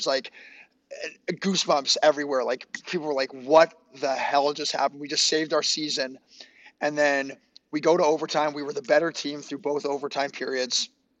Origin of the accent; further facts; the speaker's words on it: Winnipeg, Manitoba, Canada; So I was born and raised in Winnipeg.